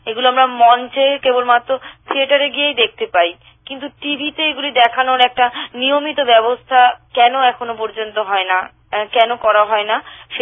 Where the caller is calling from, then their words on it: Kolkata, West Bengal, India; hello নমস্কার, আমি কলকাতার বাগবাজার অঞ্চল থেকে